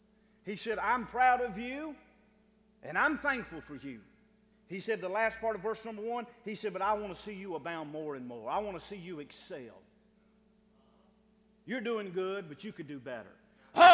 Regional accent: United States; And I'm an American. I mean, I am a true American.

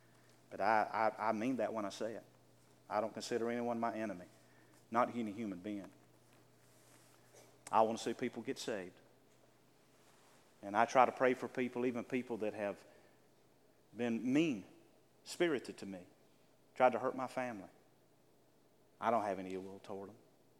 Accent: the South, United States; accent: southern; And that's my southern accent.

